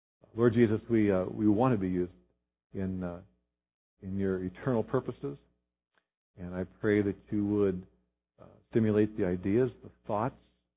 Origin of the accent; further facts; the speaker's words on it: United States; As American Christians, we have a lot to be grateful for.